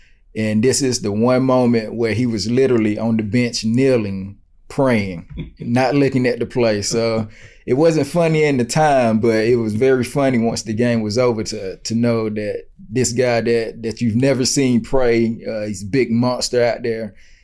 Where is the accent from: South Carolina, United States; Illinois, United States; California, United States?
South Carolina, United States; Greenwood; Small town, only like 20, 30,000 people. So, you know, the only thing to do there is play sports.